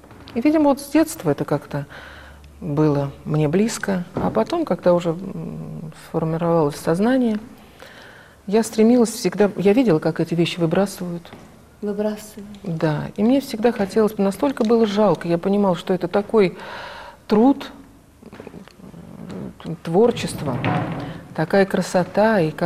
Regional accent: Tambov Oblast, Russia; born there; я родилась в Тамбовской области, угу. Но предки наши, казачество.

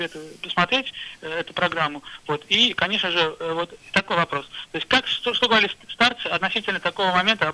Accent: Voronezh, Voronezh Oblast, Russia; Вот я сам из Воронежа

